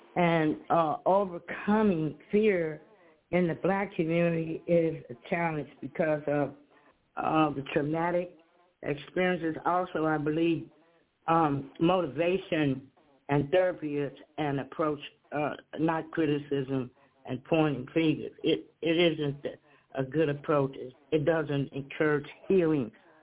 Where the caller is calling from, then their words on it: Chicago, Illinois, United States; I'm calling from Chicago.